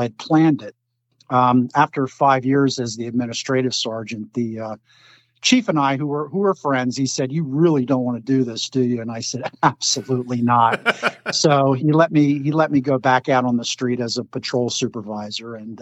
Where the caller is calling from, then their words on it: Pennsylvania, United States; I am in Pennsylvania, Montgomery County, about 20 miles from Philadelphia.